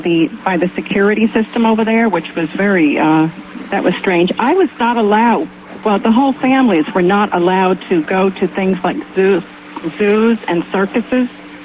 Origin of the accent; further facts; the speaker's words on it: Orient Point, New York, United States; I was born and raised in Orient Point, Long Island, which is the very tippy end of the North Fork